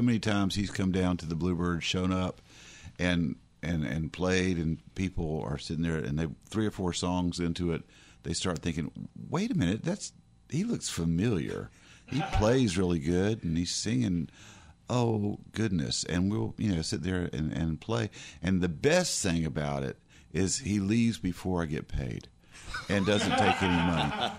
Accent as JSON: {"language": "English", "town": "Durham", "region": "North Carolina", "country": "United States", "tie": "born or raised there", "said": "then growing up in North Carolina, in Durham, we had an awful lot"}